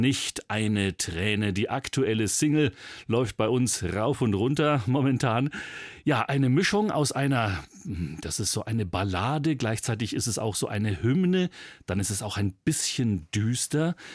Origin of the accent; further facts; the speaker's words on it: Bavaria, Germany; Zeit ist worden, wie man bei uns in Bayern sagt.